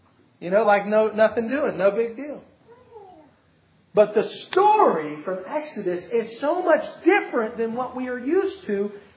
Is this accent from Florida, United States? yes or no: yes; Florida, United States; And that's okay. We're from Florida. We're used to it.